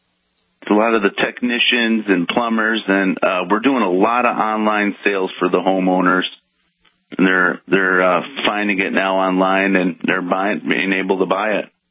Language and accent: English; Michigan, United States; Well, we're from Michigan, and you know the auto was here that was big